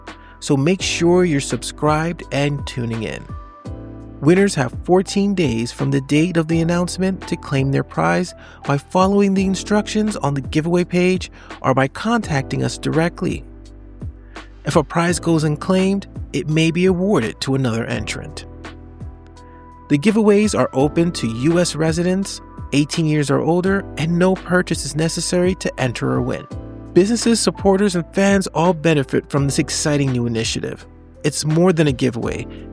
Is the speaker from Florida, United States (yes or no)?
yes; Florida, United States; Growing up in South Florida, the Miami Seaquarium was always there